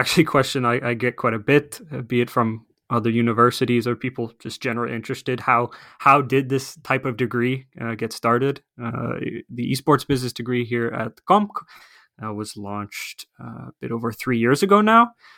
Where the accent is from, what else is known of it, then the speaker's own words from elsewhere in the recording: Canada; as I am originally from Canada, so North America